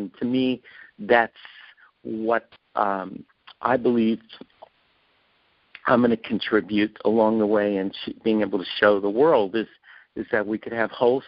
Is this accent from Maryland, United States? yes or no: no; Arizona, United States; When the congresswoman from my home state, Gabrielle Giffords, was shot